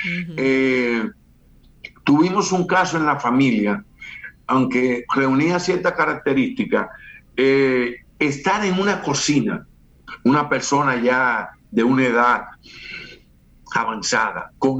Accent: Dominican Republic; No hay, somos República Dominicana.

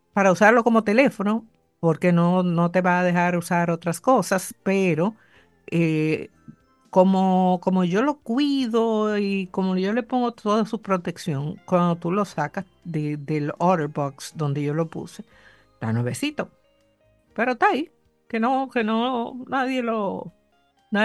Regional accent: Dominican Republic; somos dominicanos, no estamos por unirnos con nadie, ni por ser parte de ningún otro país, para nada.

